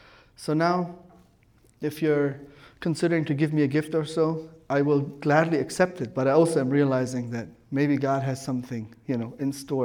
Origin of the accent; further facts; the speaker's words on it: Stuttgart, Baden-Württemberg, Germany; English is a second language; I grew up in Stuttgart, Germany, so on.